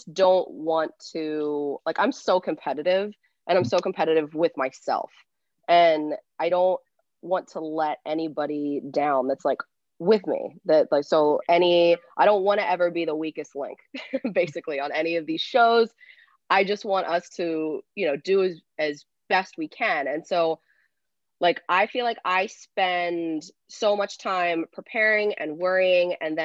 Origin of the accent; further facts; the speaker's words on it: Pennsylvania, United States; Now, I grew up outside of Philly, like 45 minutes outside, but went to school in Philly, have a house in Philly still. Philly is my city.